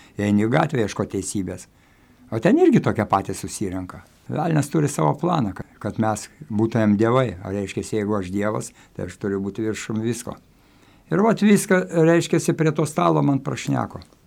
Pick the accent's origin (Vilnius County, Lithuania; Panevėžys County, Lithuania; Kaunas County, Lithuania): Kaunas County, Lithuania; Kaunas; Ir šiaip savo augau Kaune senamiestė, ten irgi šiokį tokį turėjau ir vardą ir autoritetą